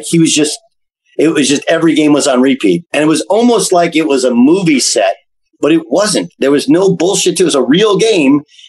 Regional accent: West Coast, United States; And, but I'd started at Notre Dame. So I had a little, and I'm from West Coast.

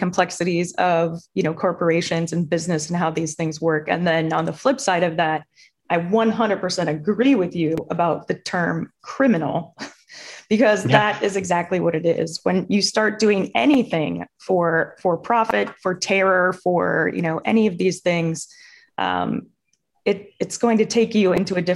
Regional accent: Chicago, Illinois, United States; And, you know, hey, 1920s, you know, and throughout the history of Chicago, I grew up in Chicago.

